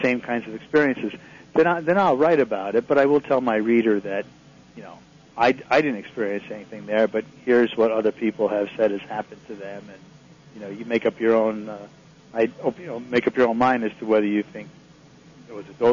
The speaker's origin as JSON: {"language": "English", "region": "Connecticut", "country": "United States", "tie": "born or raised there", "said": "Well, I grew up in Connecticut, and I was very interested in history."}